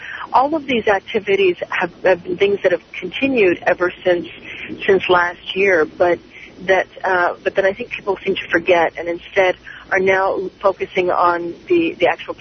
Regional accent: Canada; even as a Canadian

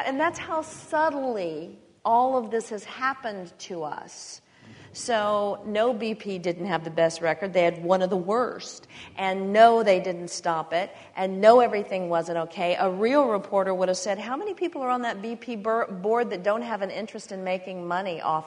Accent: Texas, United States; since I was a little girl growing up in Texas.

